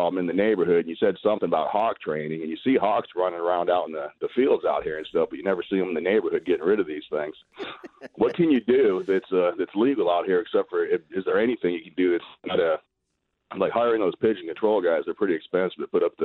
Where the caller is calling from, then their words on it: Buckeye, Arizona, United States